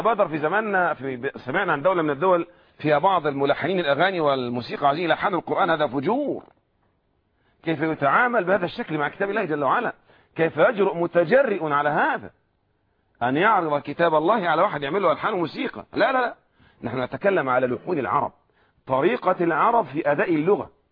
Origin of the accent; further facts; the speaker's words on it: Egypt; كما يقول عندنا في مصر هنا قرآن أجمل